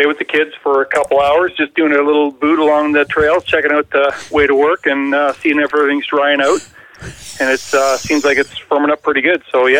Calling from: Ontario, Canada; I'm from Ontario, Canada.

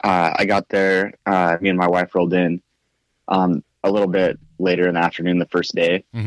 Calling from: Salt Lake City, Utah, United States; From Salt Lake.

